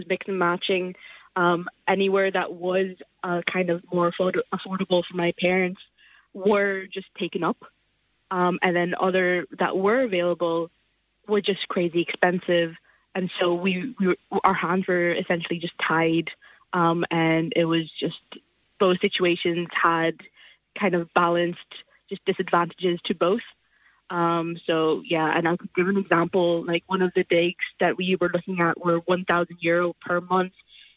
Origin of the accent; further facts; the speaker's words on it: Letterkenny, Ulster, Ireland; I'm from Letterkenny.